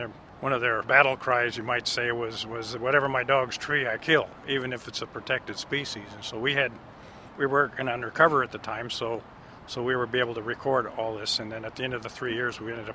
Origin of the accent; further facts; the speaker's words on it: Orland, California, United States; After growing up in Orland, my dad was the warden in Orland from the 1960 to 1970